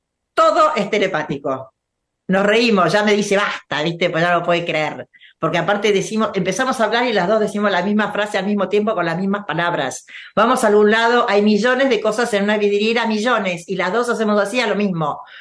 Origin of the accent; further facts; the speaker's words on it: Argentina; Entonces ahora, por primera vez, yo digo orgullosamente que soy argentina. Antes no lo decía.